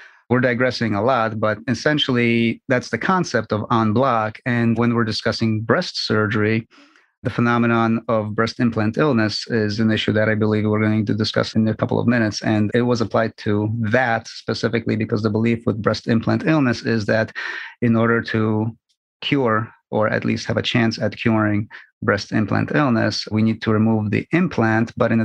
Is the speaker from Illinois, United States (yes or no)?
yes; Chicago, Illinois, United States; also born or lived in Poland; Well, I was born in Poland and grew up in Chicago and trained in Chicago for the most part.